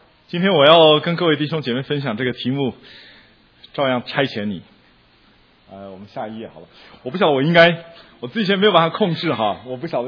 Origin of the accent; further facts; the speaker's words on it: Taiwan; 我是从台湾来的，我们几个有从台湾来的，有从香港来的，还有从马来西亚来的几个学生